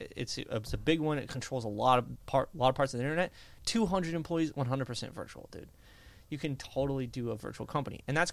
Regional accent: Indiana, United States; I grew up in Indiana and I was not poor, you know, but I got like a ton of financial aid.

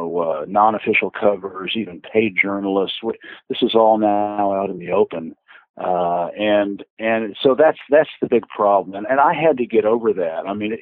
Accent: United States; I grew up in the United States, and as I, you know, wrote about in my introduction and China Rising, you know, I grew up in the late 50s, early 60s

